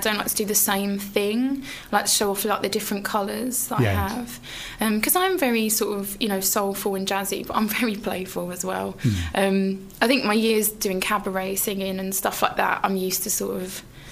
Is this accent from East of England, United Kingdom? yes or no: yes; Basildon, East of England, United Kingdom; I'm from Basildon. But I went to school in Brentwood. I went to the Ursuline.